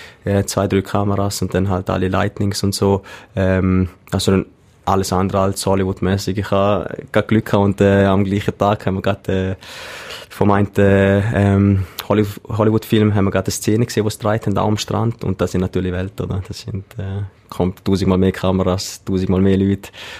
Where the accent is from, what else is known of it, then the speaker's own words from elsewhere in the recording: Schaffhausen, Switzerland; Also, geboren bin ich in Schaffhausen, Kindergarten, Schule, alles in Schaffhausen gemacht. Genau, nachher die Lehre habe ich in Zürich gemacht, in Zürich. Und jetzt arbeite ich seit sechs, sieben Jahren auch immer in Zürich, oder?